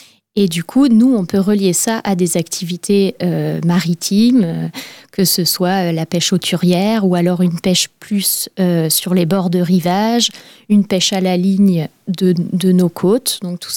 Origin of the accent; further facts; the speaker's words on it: Brest, Brittany, France; j'ai grandi à Brest, donc les influences étaient déjà présentes.